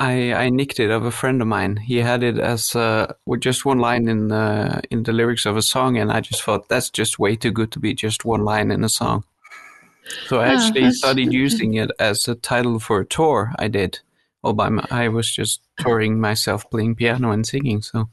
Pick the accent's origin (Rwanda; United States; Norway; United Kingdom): Norway; Southern Norway; English is a second language; Well, I'm from Norway. I was born in the south.